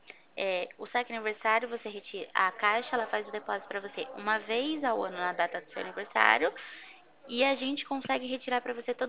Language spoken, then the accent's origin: Portuguese; São Paulo, Brazil; Sou de São Paulo, no interior de São Paulo.